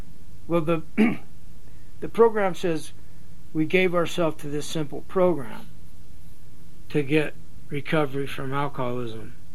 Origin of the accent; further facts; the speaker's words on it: Springville, Utah, United States; just walked out of an AA meeting in Springville, Utah. That's where I grew up. And that's my hometown.